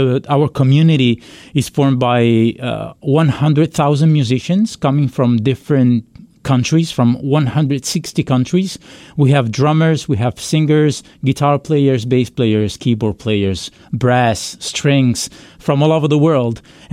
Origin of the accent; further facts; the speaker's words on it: Italy; I come from Italy